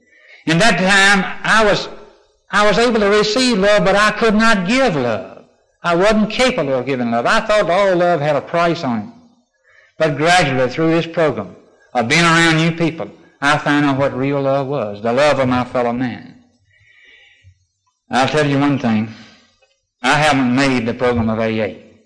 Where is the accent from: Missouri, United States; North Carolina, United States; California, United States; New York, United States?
North Carolina, United States; I went back to North Carolina, my home state.